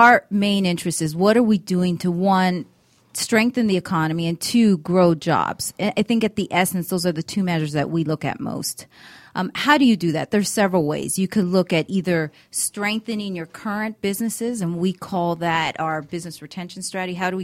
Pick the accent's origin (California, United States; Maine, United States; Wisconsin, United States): California, United States; Was born and raised in California, did my undergraduate degree also in California at the Claremont Colleges